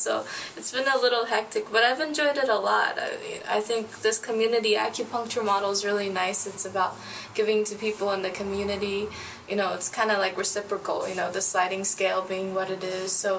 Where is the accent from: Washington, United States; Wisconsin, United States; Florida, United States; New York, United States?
Florida, United States; now in Minnesota, United States; Everybody asks me how I got here because I'm from Florida. I'm in Minnesota now.